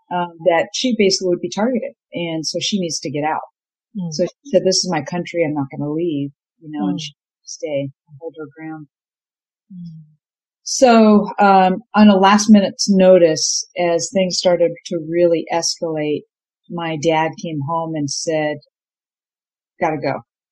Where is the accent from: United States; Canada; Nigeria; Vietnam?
Vietnam; born there; first language Vietnamese; English is a second language; I was born in Vietnam in one of the most controversial wars, I think, probably in our lifetime so far. And so my dad's American, my mom's Vietnamese. And so I was born there.